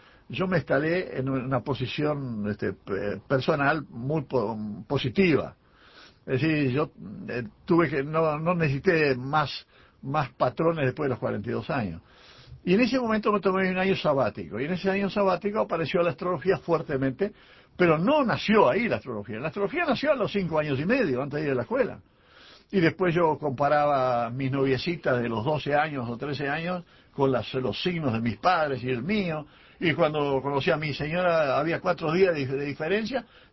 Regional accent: Uruguay; Somos todos uruguayos.

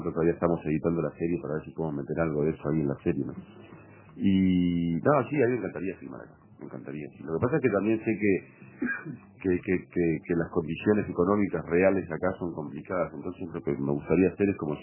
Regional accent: Uruguay; Yo soy de Peñarol, de chico, y nunca me pregunté por qué. Y soy uruguayo de chico y nunca me pregunté por qué tampoco.

